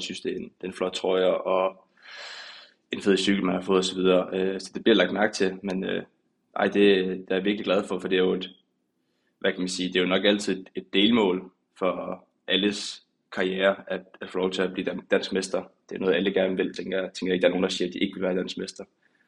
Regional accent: Esbjerg, Region of Southern Denmark, Denmark; now in Aarhus, Denmark; Men i Esbjerg, der er det ud over Blåvand, og sammen med slængene fra jeg voksede op i Esbjerg Cykelring.

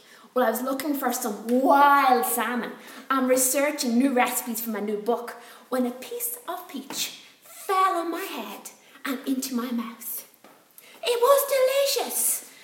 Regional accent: East of England, United Kingdom; I'm from Essex.

